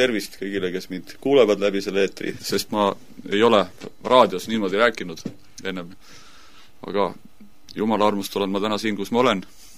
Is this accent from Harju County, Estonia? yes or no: yes; Tallinn, Harju County, Estonia; Ma olen tegelikult Tallinna linnas sündinud ja ülesse kasvanud ja kui ma sain täisealiseks, siis võtsin maalt naise ja ma olen maainimene.